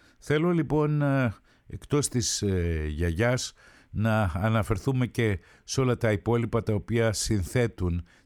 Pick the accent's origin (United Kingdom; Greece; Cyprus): Greece; Thessaloniki, Central Macedonia; now in Athens, Greece; Εμείς είμαστε Έλληνες. Εγώ προσωπικά γεννήθηκα και μεγάλωσα στη Θεσσαλονίκη, άσχετα αν ζω πλέον στην Αθήνα.